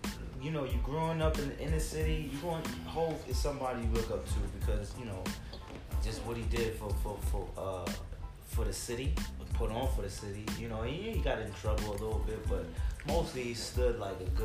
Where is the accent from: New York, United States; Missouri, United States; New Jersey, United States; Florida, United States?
New York, United States; Brooklyn; born there; I was born in Brooklyn.